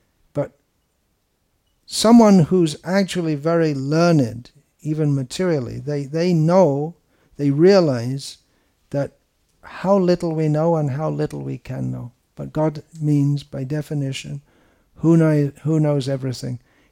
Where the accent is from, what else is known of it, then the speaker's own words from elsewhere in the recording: England, United Kingdom; I have an excuse. I'm from England.